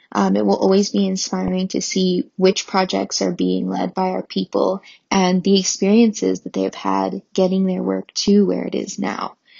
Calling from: Chicago, Illinois, United States; I am tuning in from Chicago.

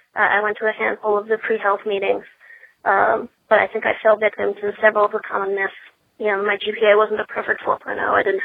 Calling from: California, United States; I'm calling from California.

